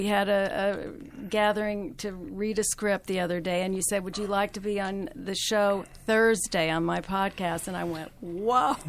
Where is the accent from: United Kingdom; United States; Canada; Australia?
United States; Oklahoma; moved away as an adult; now in Los Angeles, United States; So I came from Oklahoma in my Volkswagen after I graduated from college